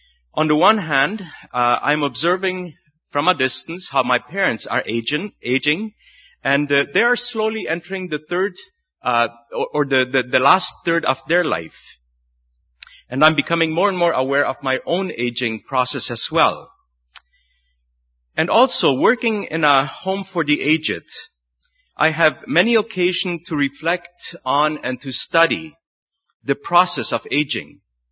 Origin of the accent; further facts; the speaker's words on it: Paraguay; I grew up in Paraguay, not to worry.